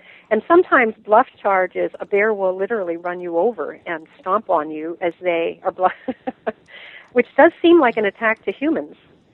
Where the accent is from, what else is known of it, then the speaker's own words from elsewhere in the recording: Canada; because I'm Canadian, and when I do the speaking engagements here in Canada, every Canadian has a bear story. We have a lot of bears up here